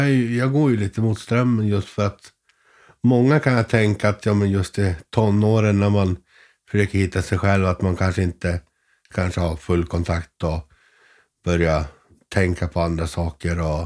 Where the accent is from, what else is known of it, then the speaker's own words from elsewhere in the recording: Sweden; Jag är svensk och talar svenska.